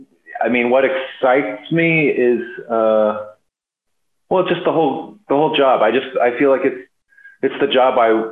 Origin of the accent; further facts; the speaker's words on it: Temple, Texas, United States; It's a song about growing up in Temple, Texas